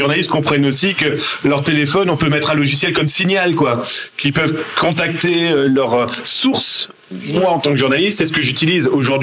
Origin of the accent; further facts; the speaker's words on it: France; now in Canada; moi qui suis pas de Québec, donc du Canada, je viens de France